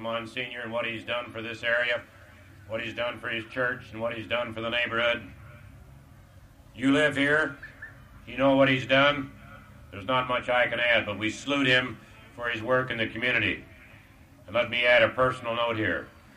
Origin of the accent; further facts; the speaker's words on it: Russell, Kansas, United States; I might say, as you mentioned, Buddy, that I am from Russell, Kansas.